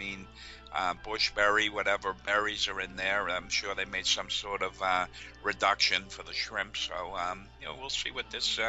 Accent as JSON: {"language": "English", "region": "New England", "country": "United States", "said": "And given I'm from New England, I will be very critical of this"}